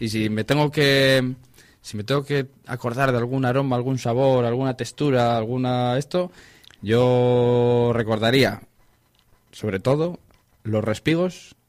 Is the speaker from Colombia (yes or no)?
no; Bien Aparecida, Cantabria, Spain; mi infancia transcurrió en la Bien Aparecida, que es donde tengo ahora mismo el proyecto del amigo Artuca, donde está la huerta, y transcurrió entre vacas, porque mis padres eran ganaderos